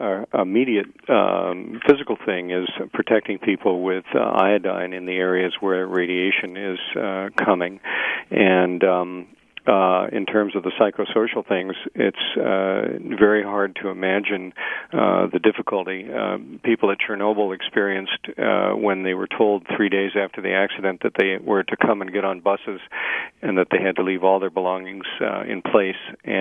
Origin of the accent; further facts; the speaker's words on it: United States; as an American doctor